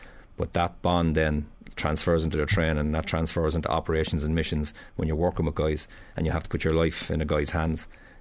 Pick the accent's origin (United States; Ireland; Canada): Ireland; Yeah, I think as Irish people, we have a natural affinity with like everybody, really.